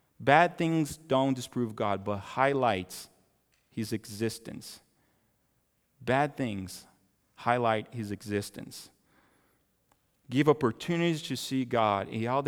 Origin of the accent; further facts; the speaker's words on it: Brazil; and when I go to Brazil, to my hometown